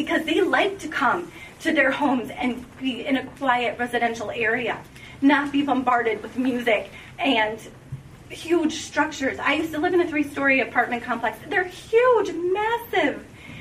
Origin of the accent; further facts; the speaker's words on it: Greendale, Wisconsin, United States; My husband grew up in Franklin. I grew up in Greendale. We love this area